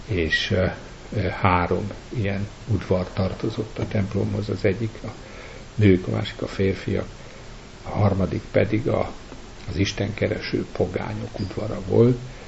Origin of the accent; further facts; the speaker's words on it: Szabolcs-Szatmár-Bereg, Hungary; Régi parasztházak, legalábbis ott Nyíregyháza környékén, ahol én felnőttem